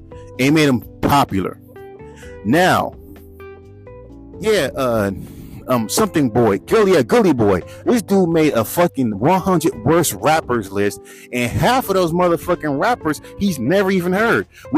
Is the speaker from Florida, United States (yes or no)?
no; California, United States; I'm from California and this bitch is stupid.